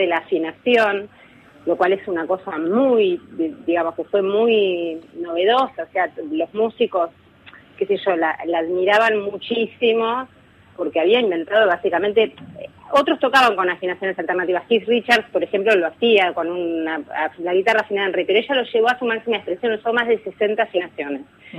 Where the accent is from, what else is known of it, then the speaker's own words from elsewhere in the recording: Argentina; se renota que soy argentina tocando, porque hay como una cosa criolla en la forma de pulsar las cuerdas, de cómo las hago vibrar. Yo soy criolla